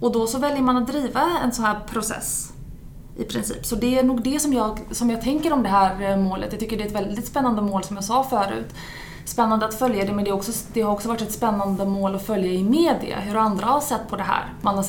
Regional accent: Stockholm, Stockholm County, Sweden; now in Gothenburg, Sweden; Ja, jag är ursprungligen från Stockholm men har flyttat till Göteborg för att jobba här.

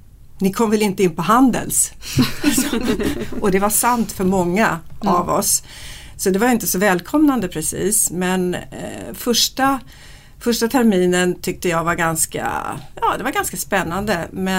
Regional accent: Stockholm, Stockholm County, Sweden; jag är född i Stockholm eller utanför Stockholm, jag gick i skola här, jag gick i musikklasserna.

